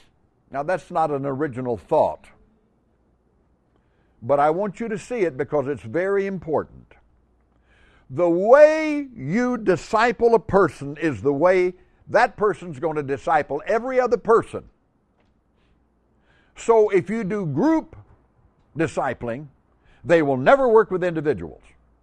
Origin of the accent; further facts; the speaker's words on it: Tampa, Florida, United States; from Tampa, Florida